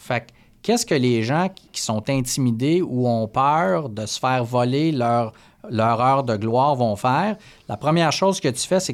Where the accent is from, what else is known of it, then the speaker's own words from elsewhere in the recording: Montreal, Quebec, Canada; je viens du West Island, donc j'avais une base d'anglais.